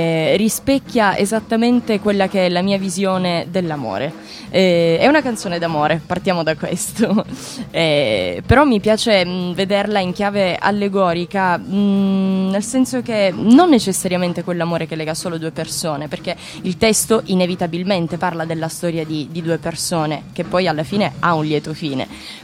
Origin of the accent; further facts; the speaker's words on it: Comiso, Sicily, Italy; Assolutamente sì, io vengo da Comiso.